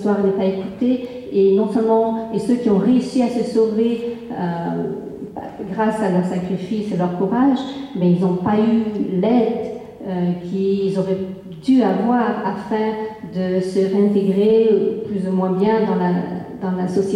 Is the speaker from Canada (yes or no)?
no; San Francisco, California, United States; je viens de San Francisco et j'enseigne justement un peu sur ce sujet.